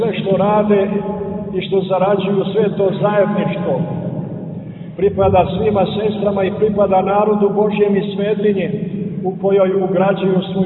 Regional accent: Montenegro; mi smo ovdje Crnogorci, kako da kažemo, izvorni njegoševski Crnogorci koji tu ovdje postoje kroz vjekove

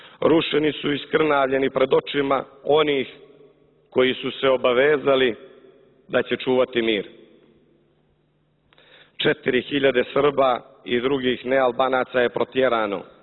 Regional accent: Montenegro; Kao Srbi iz Crne Gore imamo posebnu odgovornost.

